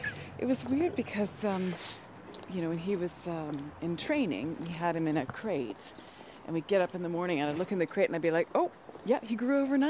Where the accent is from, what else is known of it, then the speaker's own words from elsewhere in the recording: Calgary, Alberta, Canada; also born or lived in Vancouver; Well, I grew up in Calgary, and, we could be in the mountains in 45 minutes.